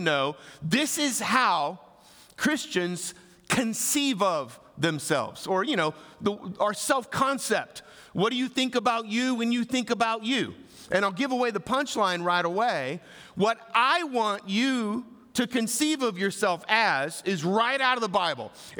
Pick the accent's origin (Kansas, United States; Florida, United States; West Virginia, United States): Florida, United States; also born or lived in Oklahoma / South Carolina; now in Arizona, United States; I was born in Oklahoma, grew up in North Florida, went to college in South Carolina, came to Arizona.